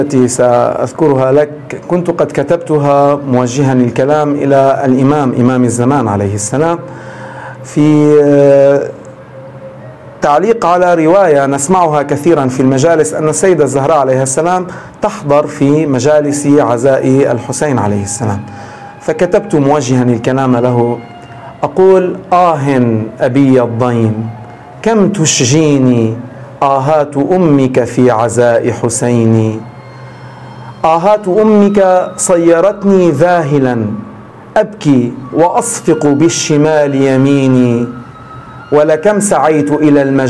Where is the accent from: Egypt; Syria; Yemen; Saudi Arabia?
Syria; Damascus, Damascus Governorate; نحن أبناء دمشق نفتخر